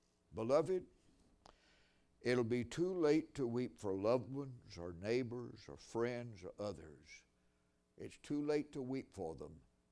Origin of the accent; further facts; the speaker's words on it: Tennessee, United States; One of them was from my home state of Tennessee.